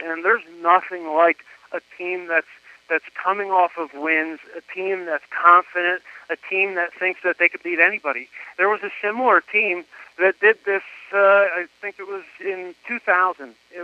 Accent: New Jersey, United States; it kind of reminds me of the old New York Giant teams as a kid growing up in Jersey and Bill Parcells coaching.

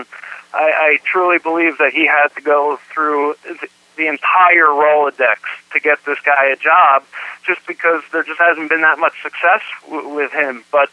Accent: New Jersey, United States; Nebraska used to be a huge, huge player in my home state, New Jersey.

